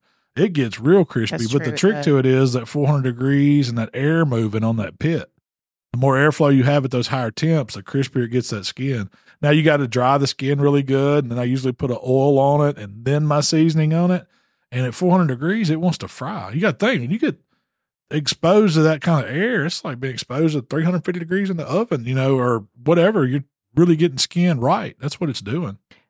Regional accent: the South, United States; I'm from the South.

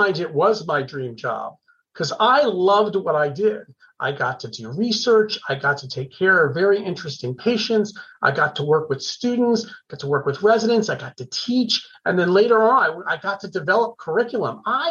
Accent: Maryland, United States; I'm from the Maryland suburbs and wanted to stay local for medical school.

